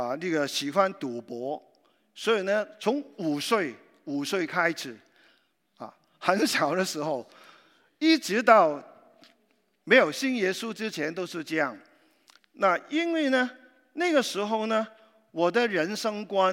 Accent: Macau; born there; Chinese is a second language; 第一方面，我出生于澳门，大概六十年代的澳门，我的家里面呢，啊，是比较贫穷。

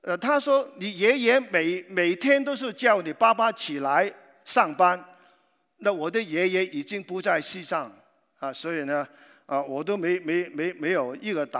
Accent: Macau; born there; Chinese is a second language; 第一方面，我出生于澳门，大概六十年代的澳门，我的家里面呢，啊，是比较贫穷。

